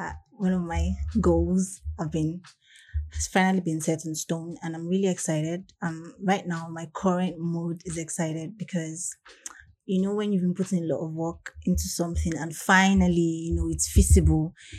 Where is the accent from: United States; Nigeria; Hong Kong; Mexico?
Nigeria; the fact that I'm in Nigeria, being a Nigerian, and I'm able to get certain things done